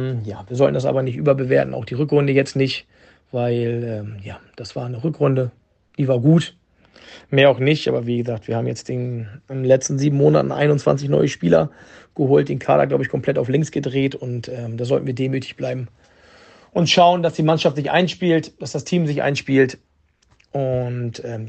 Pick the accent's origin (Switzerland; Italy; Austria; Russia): Italy; Und als Italiener ist mir sowieso wichtig, dass die Null erstmal steht.